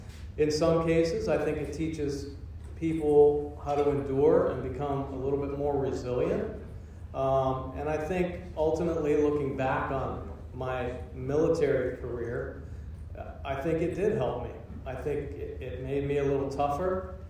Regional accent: Marquette, Michigan, United States; born there; also born or lived in Maine; I was born in Marquette, Michigan, Upper Peninsula.

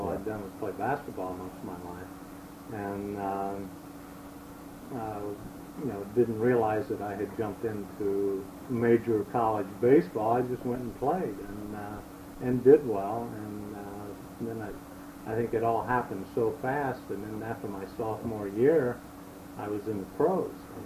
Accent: Indiana, United States; also born or lived in Hamilton, Ohio; And my parents actually lived over in Indiana, and that Hamilton was the closest hospital. And I was raised in Indiana.

